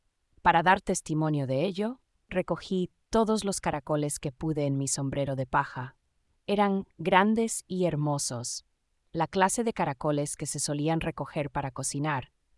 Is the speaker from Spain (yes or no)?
yes; Valencia, Valencian Community, Spain; Creciendo en Valencia, España, tenía muchas hermosas posibilidades de explorar.